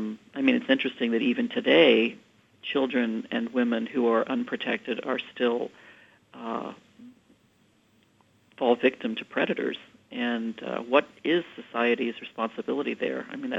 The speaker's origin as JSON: {"language": "English", "region": "West Virginia", "country": "United States", "tie": "born or raised there", "said": "Well, my hometown was only about 10 miles from this tiny hamlet called Quiet Dell, which is really just a beautiful, at this point, a beautiful country road that runs along a stream."}